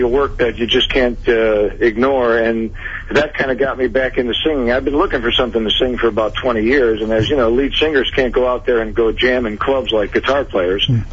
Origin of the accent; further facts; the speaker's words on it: Chicago, Illinois, United States; We came from Chicago.